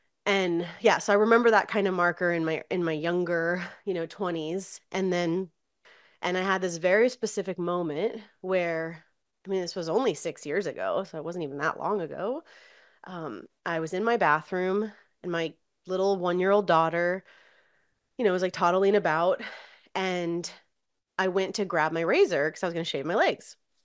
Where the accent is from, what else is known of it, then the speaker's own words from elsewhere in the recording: Florida, United States; I'm from Florida and we're in the Keys.